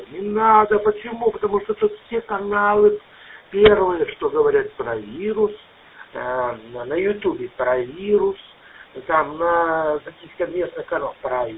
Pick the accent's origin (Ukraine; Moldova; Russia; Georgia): Moldova; Chisinau, Chișinău; Я уроженец Кишинева, я прекрасно помню, я еще пацаном был